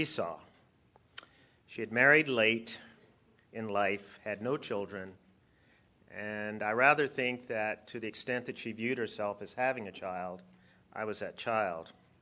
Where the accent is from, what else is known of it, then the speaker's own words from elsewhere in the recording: Montgomery, Alabama, United States; While I am from Alabama, in fact, Montgomery, Alabama, I just flew in yesterday from San Francisco